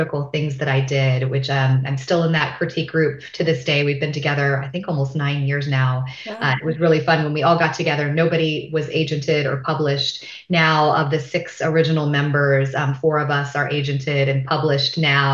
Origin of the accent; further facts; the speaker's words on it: Dallas, Texas, United States; now in Oakland, United States; I'm originally from Texas. I grew up in Dallas. I currently live in Oakland, California